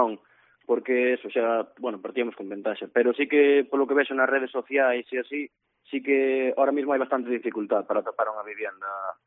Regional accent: Melide, Galicia, Spain; Son de Melide, do centro

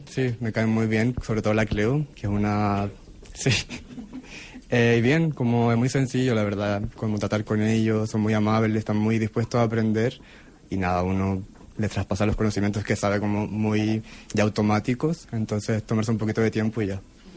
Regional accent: Chile; now in Barcelona, Spain; vivo en Barcelona, que no estaba este programa, soy de Chile, que tampoco existe

